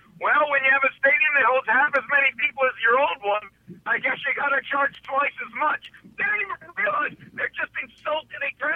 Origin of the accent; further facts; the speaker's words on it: Philadelphia, Pennsylvania, United States; I was a kid growing up in Philly that fell in love with Dan Fouts and Eric Coryell and all that.